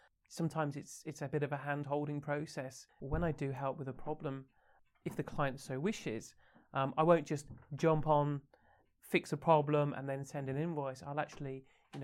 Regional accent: Birmingham, West Midlands, United Kingdom; now in Switzerland; Yeah, my Swiss German isn't particularly great, so no, I stick to English, which isn't too bad as a Brummie.

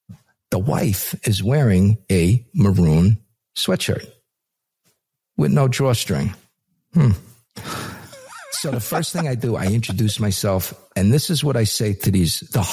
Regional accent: Brooklyn, New York, United States; hey, I'm from Brooklyn. It's like, I've never even seen a cornfield.

